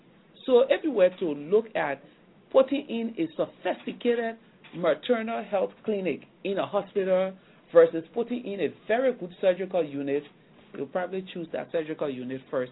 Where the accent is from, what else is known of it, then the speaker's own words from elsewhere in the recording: Liberia; we're actually two from Liberia as members of the network.